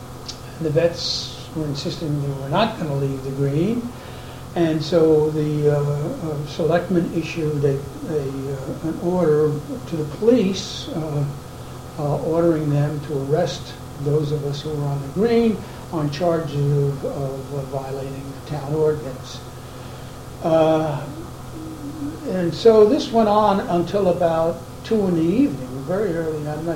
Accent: Concord, Massachusetts, United States; and I could take advantage of their blanket because I was from Concord.

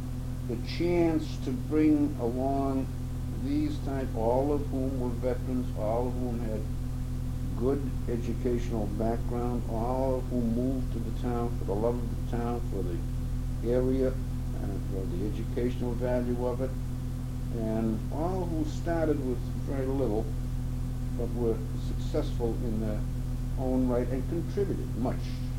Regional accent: Concord, United States; wherever I go, I go with pride saying that I'm from Concord, and somebody would say, Concord what?

